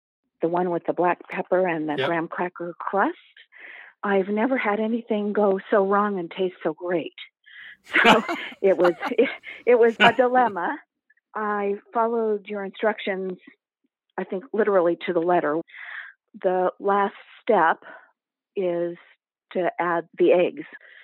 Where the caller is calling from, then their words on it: Washington, United States; Eastern Washington State.